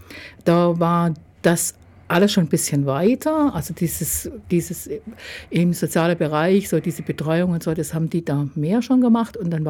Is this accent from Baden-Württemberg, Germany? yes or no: yes; Ulm, Baden-Württemberg, Germany; born there; Ja, ich bin geboren in Ulm.